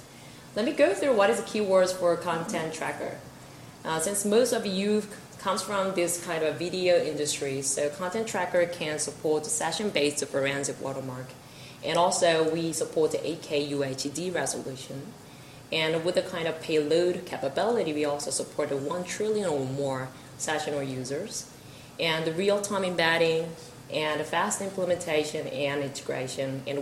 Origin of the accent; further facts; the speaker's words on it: South Korea; English is a second language; from South Korea. Our Korea headquarter office.